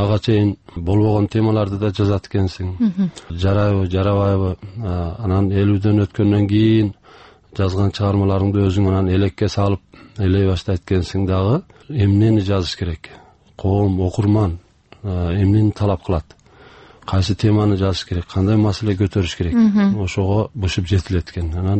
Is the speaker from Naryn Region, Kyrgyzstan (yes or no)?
yes; Naryn Region, Kyrgyzstan; Мен өзүм туулуп өскөн жерим ошол Жергетал району.